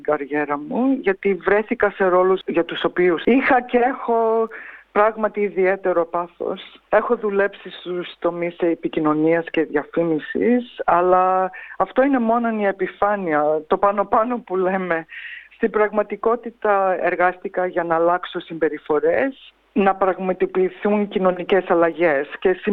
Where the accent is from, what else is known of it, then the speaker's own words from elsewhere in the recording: Melbourne, Victoria, Australia; Παρόλο που γεννήθηκα και μεγάλωσα στη Μελβούνη, το αίμα που τρέχει στις φλέβες μου είναι πραγματικά ελληνικό.